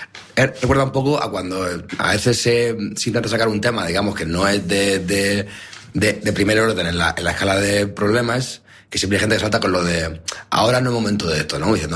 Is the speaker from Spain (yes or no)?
yes; Spain; Menos mal que soy de España. Imagínate ser otro sitio.